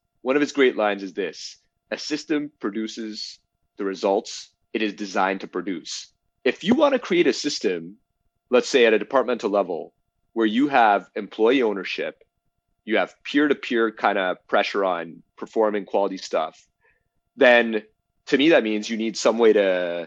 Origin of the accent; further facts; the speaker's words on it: Toronto, Ontario, Canada; So I grew up in Toronto.